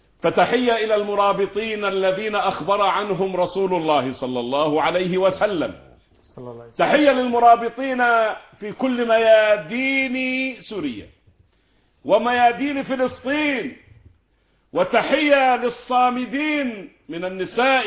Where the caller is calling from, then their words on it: Jordan; وأنا أتكلم من الأردن